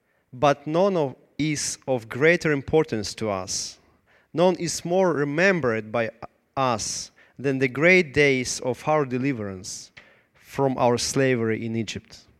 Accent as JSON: {"language": "English", "region": "South Ukraine", "country": "Ukraine", "second_language": "English", "said": "I am from South, you know. Actually, I'm from South of Ukraine."}